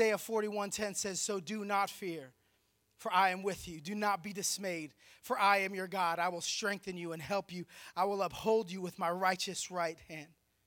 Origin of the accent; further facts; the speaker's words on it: Philadelphia, Pennsylvania, United States; I just love Rocky just because I'm from Philly